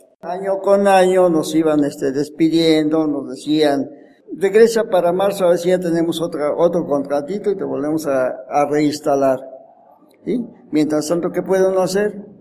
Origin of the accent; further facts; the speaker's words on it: Mexico City, Mexico; Yo vengo de la colonia del Valle, que es una colonia muy pop-up, pero ahí fue una población de hace 500 años que vivía mi familia, y fuimos desterrados de ahí